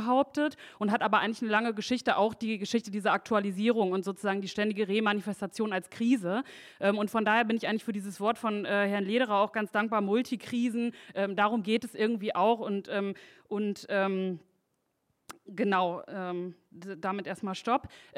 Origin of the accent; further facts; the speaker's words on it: North Rhine-Westphalia, Germany; ich komme aus NRW, aber ich komme aus dem Ruhrgebiet, also das finde ich irgendwie total wichtig.